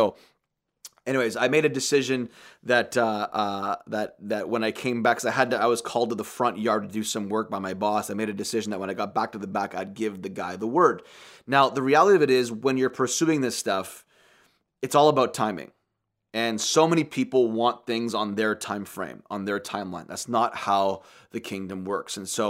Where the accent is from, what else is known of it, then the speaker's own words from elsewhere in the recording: Canada; I'm from Canada and you've never met me before